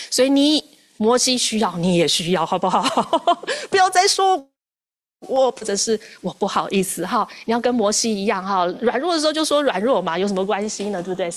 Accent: Taiwan; 网络上的我也是台湾人，我是台湾人，我在说我自己。

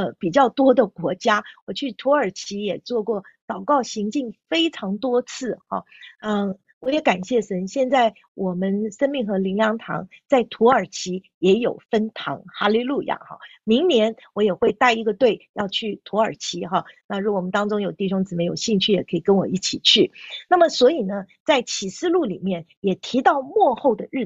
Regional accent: Taiwan; 我是从台湾来的，我们从台湾来的弟兄姐妹要来关心台湾

